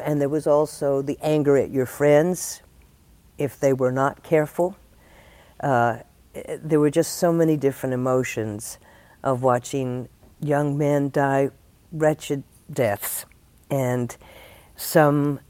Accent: Paris, Tennessee, United States; What was most remarkable about being in my hometown during those months was that after George Floyd was murdered in my little town of Paris, Tennessee, with the Confederate statue on the court square

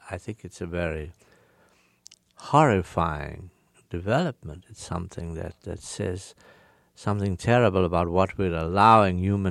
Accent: Port Elizabeth, Eastern Cape, South Africa; It is under conditions of an occupied territory, like Port Elizabeth, my hometown.

